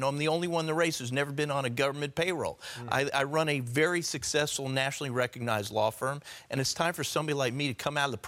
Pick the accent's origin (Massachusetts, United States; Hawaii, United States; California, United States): California, United States; This is paradise.